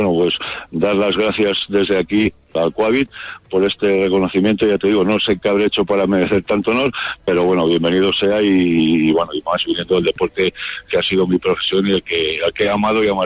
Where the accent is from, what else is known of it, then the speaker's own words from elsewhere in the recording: Leganés, Community of Madrid, Spain; eso viene de cuando empecé a jugar a balonmano, allá en mi pueblo, en Leganés.